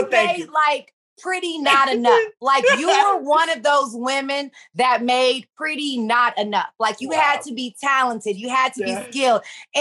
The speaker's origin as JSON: {"language": "English", "town": "Los Angeles", "region": "California", "country": "United States", "tie": "born or raised there", "said": "And I'm born and raised in South Central and I still got the town to shop it."}